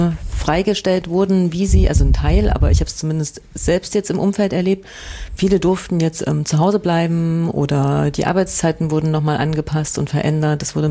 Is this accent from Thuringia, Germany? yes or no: yes; Jena, Thuringia, Germany; Ich komme ja aus Jena mit Zeiss